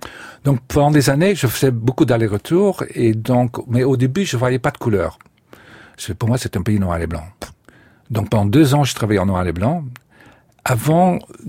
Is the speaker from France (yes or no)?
no; Belgium; moved away; quand moi j'ai quitté la Belgique, culturellement, il ne se passait vraiment pas grand-chose.